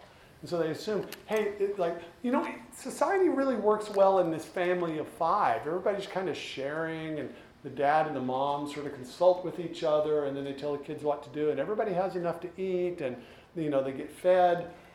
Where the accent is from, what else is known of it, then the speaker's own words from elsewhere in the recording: Texas, United States; I'm a Texan.